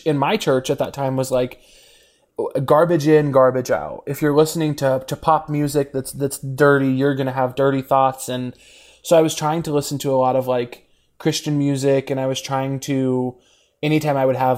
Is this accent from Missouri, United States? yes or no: yes; Missouri, United States; No, I grew up in Missouri, huge brag.